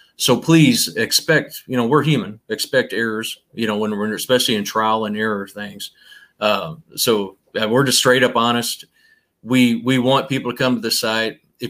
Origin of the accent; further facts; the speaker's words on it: St. Louis, Missouri, United States; we're two guys from the St. Louis area, right?